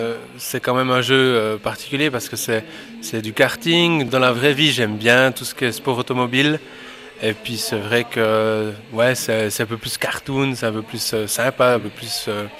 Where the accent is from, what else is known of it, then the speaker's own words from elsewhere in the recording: Moutier, Bern, Switzerland; je viens de Moutier et puis j'ai 27 ans.